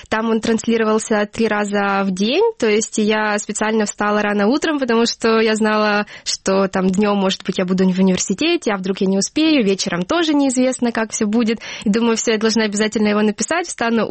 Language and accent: Russian; Luhansk Oblast, Ukraine; Опять же, я из Луганской области, это сейчас оккупированная территория